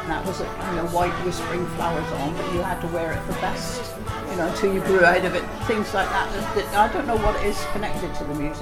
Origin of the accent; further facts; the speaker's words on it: Honiton, South West England, United Kingdom; I was born in Honiton and went to Wicket to live, yeah. And when I got married, I came back to Giddisham with my husband. I never lived anywhere further than 5 miles from Honiton